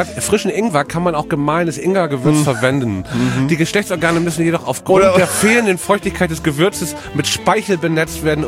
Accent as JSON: {"language": "German", "region": "Hamburg", "country": "Germany", "said": "Ja, und ich bin auch irgendwie sauer dann als Hamburger."}